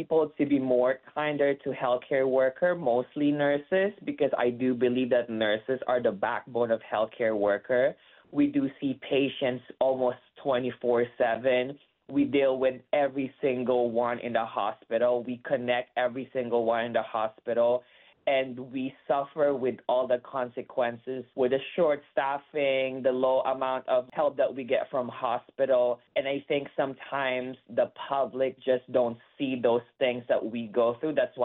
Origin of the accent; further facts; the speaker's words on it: Canada; I'm Canadian. I'm a Canadian citizen.